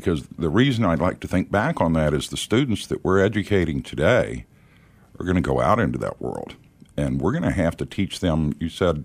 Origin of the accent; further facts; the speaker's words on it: Corpus Christi, Texas, United States; And Corpus Christi is my hometown, and I didn't know college was even an option. That was so far off the radar screen in South Texas.